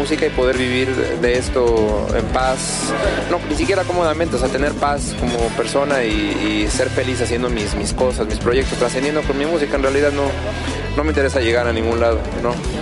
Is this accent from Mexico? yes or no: yes; Mexico; soy guitarrista mexicano con mucho orgullo.